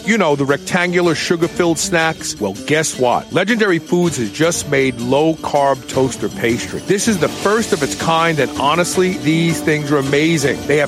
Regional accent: Kentucky, United States; That's called TaylorMade Pharmacy, right here in my home state of Kentucky, in Nicholasville, Kentucky.

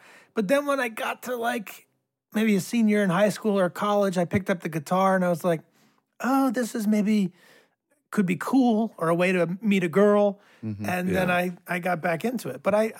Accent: Rhode Island, United States; I grew up in Rhode Island, yeah.

